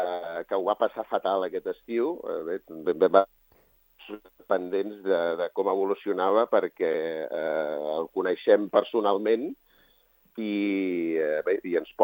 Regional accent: Barcelona, Catalonia, Spain; Del barri de Sants, sí senyor, que tu també ets sencenc. Bueno, bordetenc, Nosaltres som de la Bordeta.

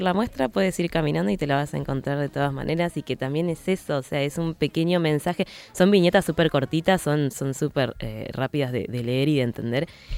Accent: Tucumán, Argentina; que es de Río Gallegos a Tucumán, que es mi ciudad

